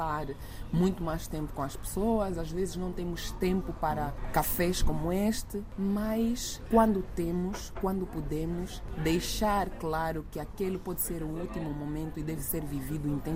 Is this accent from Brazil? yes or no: no; Lubango, Huíla, Angola; now in Luanda, Angola; Eu sou angolana, nascida na província da Huila, município do Lubango, e vivo ou vivi atualmente em Luanda nos últimos 18 anos. Mas sou da Huila, município